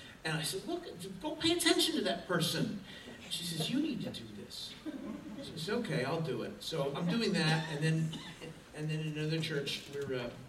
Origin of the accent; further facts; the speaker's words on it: New Jersey, United States; but I'm from Jersey, so I don't care.